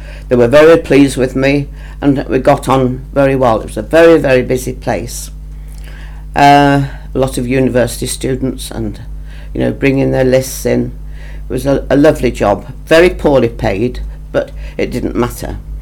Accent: Colwick, East Midlands, United Kingdom; born or raised there; also born or lived in Ilkeston

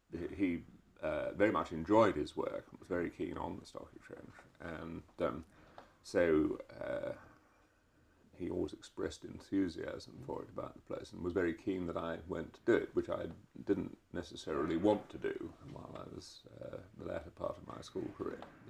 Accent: Shepperton, South East England, United Kingdom; born there; I was born in Shepperton, Middlesex, 7th of February 1932.

